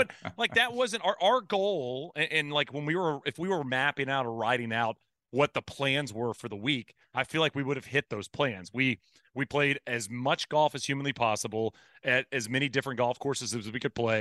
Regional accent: Texas, United States; because I grew up in Texas, and Texas is not considered the South, which is really weird.

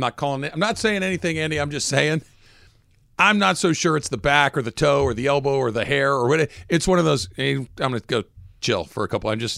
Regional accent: United Kingdom; accent: British; David Kent hates my British accent.

